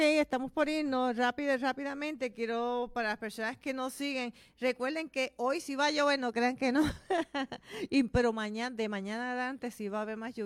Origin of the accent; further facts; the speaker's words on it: Puerto Rico; como somos puertorriqueños y siempre nos la inventamos